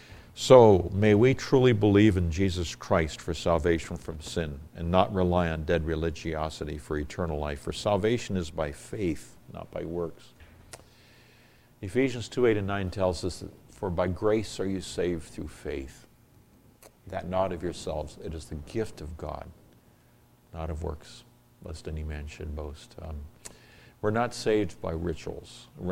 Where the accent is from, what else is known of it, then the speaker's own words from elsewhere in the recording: Nigeria; I grew up in Nigeria, West Africa. My parents are missionaries there for a number of years.